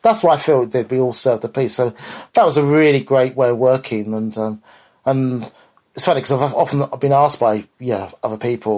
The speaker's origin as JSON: {"language": "English", "region": "London", "country": "United Kingdom", "tie": "born or raised there", "said": "I grew up in West London"}